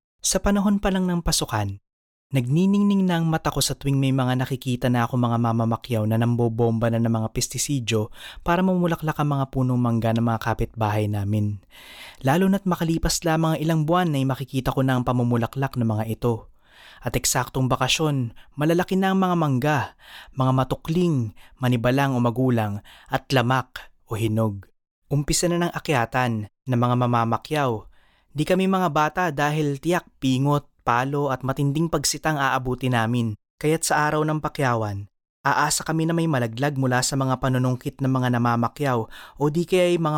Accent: Candelaria, Calabarzon, Philippines; sa amin sa Candelaria, bihira magsasakang nakatutok lang sa pagtatrabaho sa bukid para sa pagtatanim o pag-aanin ng palay

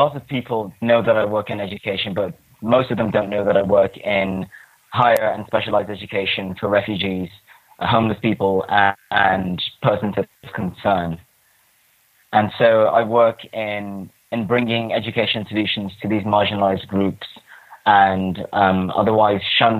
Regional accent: Ghana; I'm of Ghanaian German descent, born and bred in Ghana. And I'm a polyglot. I speak 9 languages.

